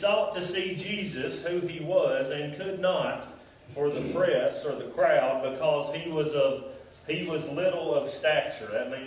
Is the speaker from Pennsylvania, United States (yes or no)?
no; Nashville, Tennessee, United States; I thought back to when I was a teenager. I grew up in Nashville.